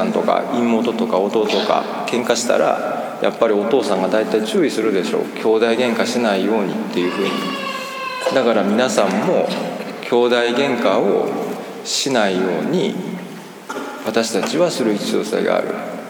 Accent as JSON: {"language": "Japanese", "town": "Kobe", "region": "Hyogo", "country": "Japan", "said": "私神戸市出身ですけど、神戸市がだいたい100万人ちょっとなんですよ、人口が。"}